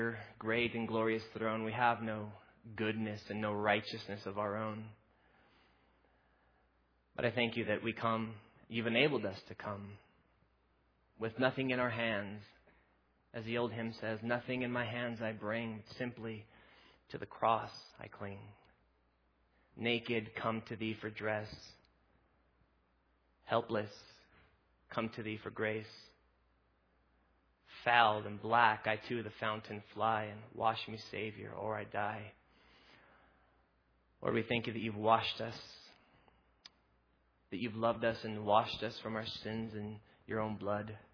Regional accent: Las Cruces, New Mexico, United States; And we're from Las Cruces. We have a small growing Bible study on Saturday nights at a gentleman's house

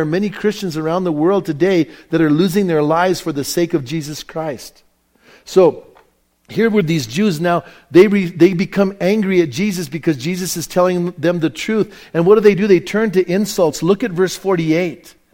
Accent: Bernalillo, New Mexico, United States; in my culture where I grew up at in Bernalillo, we called ourselves Spanish people.

